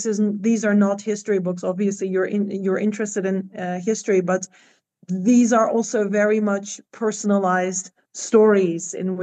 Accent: Cyprus; And well, for me also, growing up in Cyprus, I always heard stories about the war and division

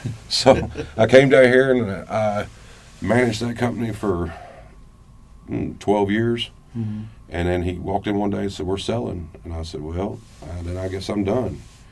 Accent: Kentucky, United States; now in Arkansas, United States; Well, originally, don't hold it against me, but I'm from Kentucky.

